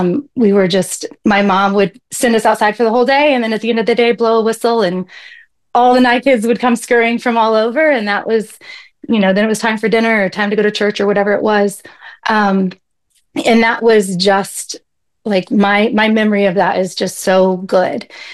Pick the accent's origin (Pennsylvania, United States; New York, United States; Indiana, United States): Indiana, United States; I grew up in Indiana. We grew up about 45 minutes from Faith Assembly.